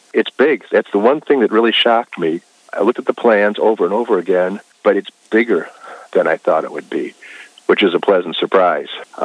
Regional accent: Palos, Illinois, United States; What it connoted to me growing up in Palos, the couple of places that I knew as taverns were not places where kids were welcome.

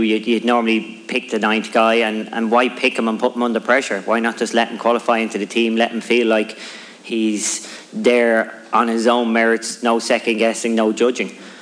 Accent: Ireland; we had a lovely Ryder Cup in 2006 when we won in Ireland, because it was in my home state

